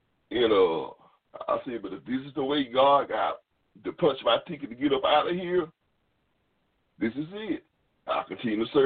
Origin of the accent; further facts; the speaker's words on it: Mississippi, United States; I'm proud I'm from Mississippi. Don't know how proud I am to be born in the state of Mississippi.